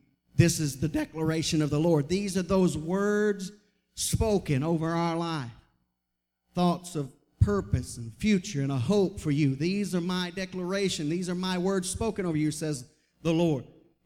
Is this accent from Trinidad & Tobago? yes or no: yes; Trinidad & Tobago; I'm from Trinidad. I'm the first one coming here because of what God's doing.